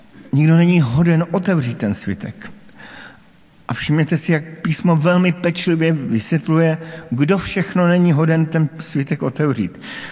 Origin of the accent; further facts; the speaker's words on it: Brno, South Moravian Region, Czechia; Pocházím z Brna a možná, že si vzpomínáte